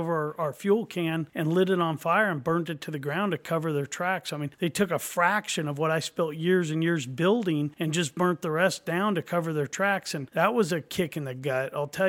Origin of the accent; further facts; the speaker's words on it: Ukiah, California, United States; I grew up in Ukiah, graduated from Ukiah High, and I came over talking to the coach here.